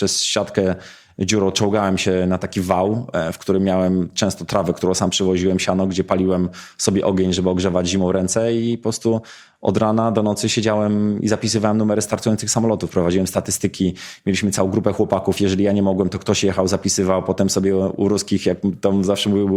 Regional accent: Mińsk Mazowiecki, Masovian Voivodeship, Poland; ta moja historia zawsze była związana z Mińskiem Mazowieckim, to, że ja dorastałem na tym lotnisku.

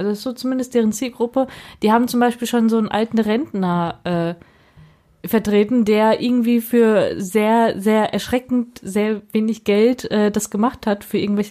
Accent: North Rhine-Westphalia, Germany; ich komme aus Nordrhein-Westfalen.

